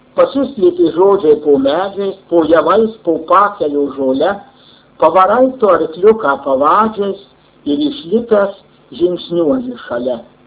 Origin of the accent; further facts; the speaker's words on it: Marijampolė County, Lithuania; yra ir mano tėviškė. Ir mes maži vaikai dar užkopę tarp Ajavonių ir Vištyčioje aukščiausią kalną Piliakalnį